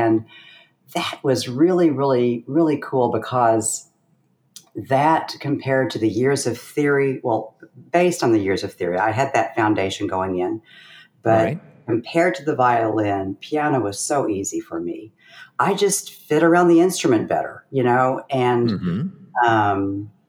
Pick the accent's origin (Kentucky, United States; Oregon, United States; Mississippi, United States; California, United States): Kentucky, United States; I grew up in Kentucky, which is Western Kentucky along the Ohio River.